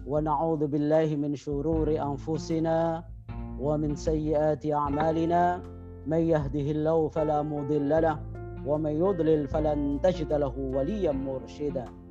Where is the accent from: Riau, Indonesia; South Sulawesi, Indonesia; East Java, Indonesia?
East Java, Indonesia; Pasuruan; born there; lahir di Kota Pasuruan, Jawa Timur, tahun 64, ya. Dan pernah belajar di pesantren Tebu Ireng sejak tahun 77 sampai tahun 84-85.